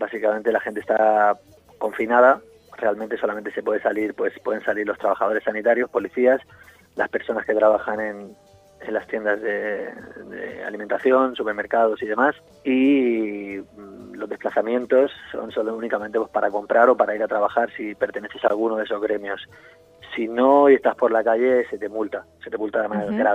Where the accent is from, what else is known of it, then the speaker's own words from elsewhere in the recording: Barcelona, Catalonia, Spain; Sí, los dos somos de Barcelona.